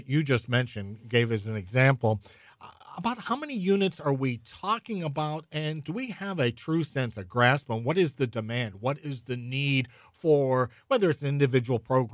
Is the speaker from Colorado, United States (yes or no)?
no; Pennsylvania, United States; I'm from the North Hills, so I see these as I drive around.